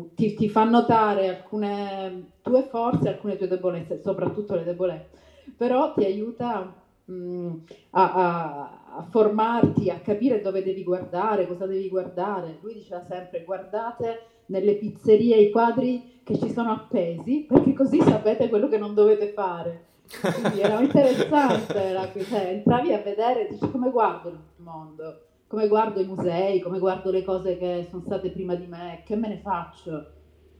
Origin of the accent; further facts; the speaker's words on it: Messina, Sicily, Italy; okay, perché io sono siciliana. Di Messina